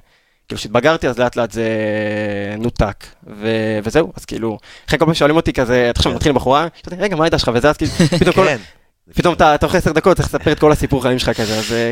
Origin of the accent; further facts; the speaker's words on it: Kiryat Shmuel, Haifa District, Israel; גדלתי בקריית שמואל, אם אתם מכירים.